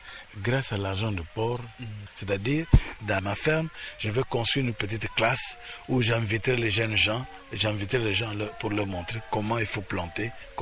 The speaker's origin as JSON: {"language": "French", "town": "Leverville", "region": "Kwilu", "country": "DR Congo", "tie": "born there", "said": "Avant, moi je suis né à Leverville, à Lusanga, où on vivait la production de l'huile de palme."}